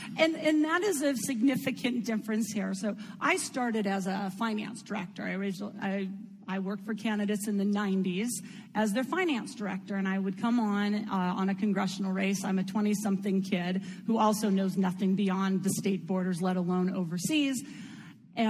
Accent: Montana, United States; I'm from Montana. I knew where Israel was until I looked at a map.

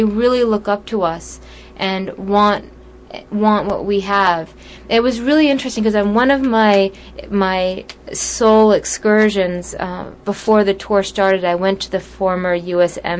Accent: United States; these people seemed to be more infatuated with America than I am as an American.

